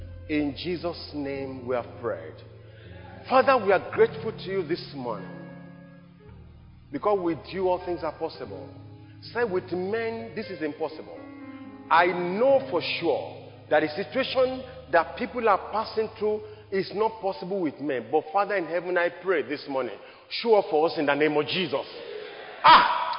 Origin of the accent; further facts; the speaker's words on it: Nigeria; I'm a Nigerian.